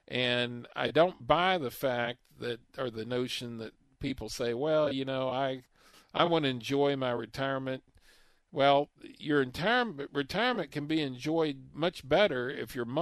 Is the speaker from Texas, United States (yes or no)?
yes; Texas, United States; if I'm not, I'm from Texas, so I can say it that way.